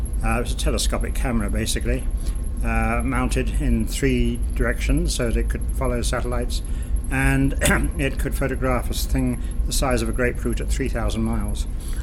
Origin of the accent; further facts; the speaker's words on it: Guernsey; I was evacuated from Guernsey during the German occupation of the island, returned in 1945